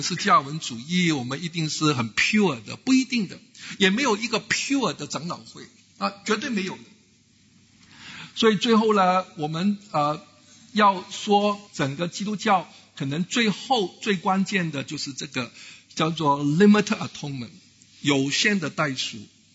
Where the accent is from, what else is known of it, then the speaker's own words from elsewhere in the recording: Malaysia; 因为现在我们马来西亚人在吵架